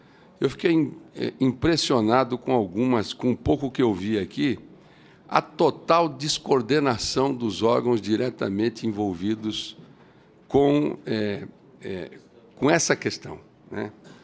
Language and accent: Portuguese; Mato Grosso do Sul, Brazil; Nós somos de Mato Grosso do Sul, um estado onde o agronegócio tem um papel preponderante